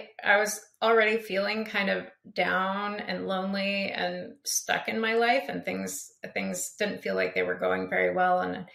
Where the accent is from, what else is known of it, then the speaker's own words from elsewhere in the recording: Wyoming, United States; also born or lived in New York / Fort Worth / Colorado; now in Eugene, United States; Oh, well, I grew up in Wyoming. And I went to undergraduate school in upstate New York. And then I went to graduate school in Fort Worth, Texas.